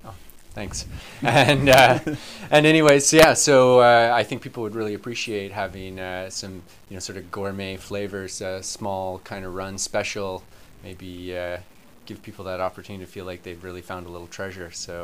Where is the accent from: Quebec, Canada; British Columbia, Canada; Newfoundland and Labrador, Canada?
British Columbia, Canada; Victoria; I grew up in Victoria